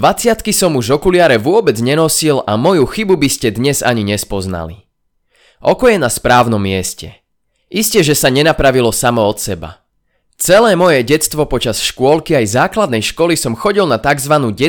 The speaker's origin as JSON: {"language": "Slovak", "region": "Moravia", "country": "Czechia", "tie": "born or raised there", "also_born_or_lived": "Bojnice, Slovakia", "said": "Narodil som sa v roku 1988 v Bojniciach. Neviem, ako je to možné, že práve tam, lebo sme žili na Morave."}